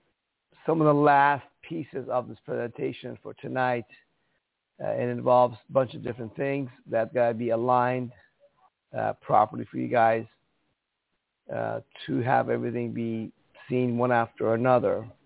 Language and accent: English; Iran; English is a second language; now in United States; I came from Iran, folks, where everything was censored. Yeah, they fact-checked everything before you could print it in newspapers. Comes to America in 1977.